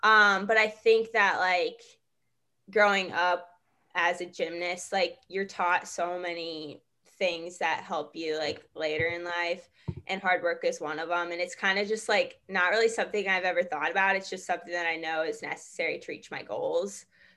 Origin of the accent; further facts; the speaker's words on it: Ames, Iowa, United States; I grew up in the Ames area. My whole family's Iowa State fans.